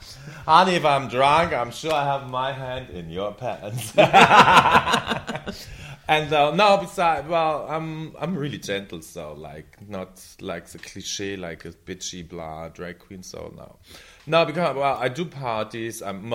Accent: Berlin, Germany; I'm a Berlin girl, yeah. I'm from Berlin.

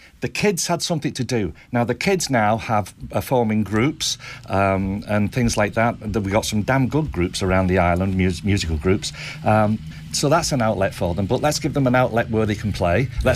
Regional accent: St Helens, North West England, United Kingdom; now in Isle of Man; when I was a teenager and I was brought up in St Helens, just outside Merseyside

